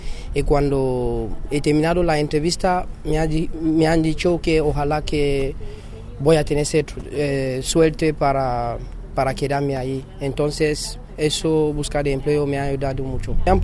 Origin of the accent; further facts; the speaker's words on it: Cameroon; Spanish is a second language; now in Spain; yo soy de Camerún y no sabe nada de España.